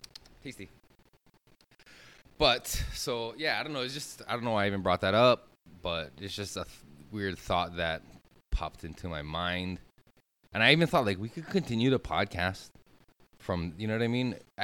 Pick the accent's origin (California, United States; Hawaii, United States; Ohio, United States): Hawaii, United States; I'm not Hawaiian. I'm half Japanese, half Haole. But I'm born and raised here. My fucking roots is here.